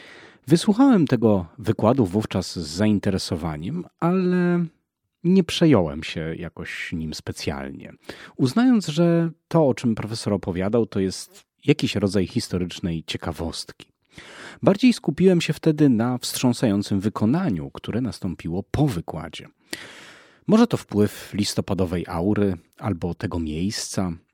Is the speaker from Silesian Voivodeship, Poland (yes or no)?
yes; Cieszyn, Silesian Voivodeship, Poland; był rodowitym Cieszyniakiem, zatem moim krajanem